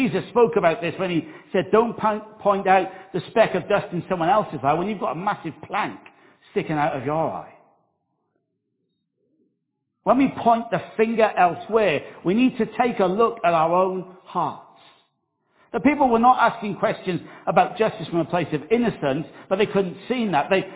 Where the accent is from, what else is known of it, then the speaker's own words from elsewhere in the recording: Wales, United Kingdom; I am a little bit warped and weird, but I am Welsh